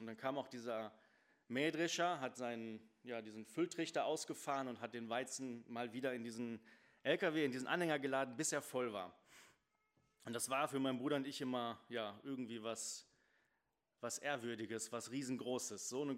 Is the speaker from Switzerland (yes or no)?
no; Porta Westfalica, North Rhine-Westphalia, Germany; Ich bin auf dem Dorf groß geworden und immer wenn ich zu meiner Großmutter fuhr, von Porta Westfalica nach Bad Oeynhausen